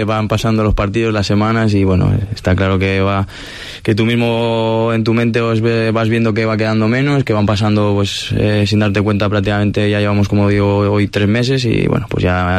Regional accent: Palencia, Castile and León, Spain; born there; Palencia, que es mi ciudad natal

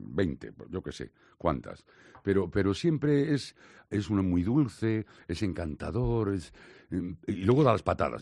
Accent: Laredo, Cantabria, Spain; now in Marbella, Spain; Soy de Laredo, Santander, hijo de Madrid y residente de por vida en Marbella.

